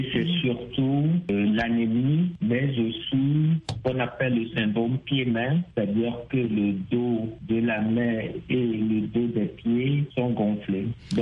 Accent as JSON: {"language": "French", "country": "Togo", "said": "Chez nous, au Togo, nous sommes autour de 16% de prévalence du trait AS."}